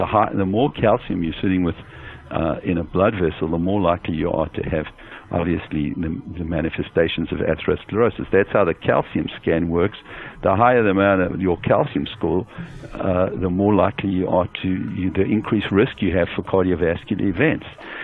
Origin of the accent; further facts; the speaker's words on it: South Africa; You know, I'm from South Africa